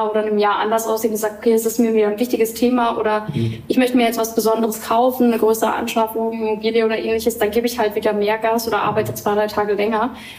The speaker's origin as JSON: {"language": "German", "region": "Berlin", "country": "Germany", "tie": "born or raised there", "said": "ich bin in Berlin aufgewachsen."}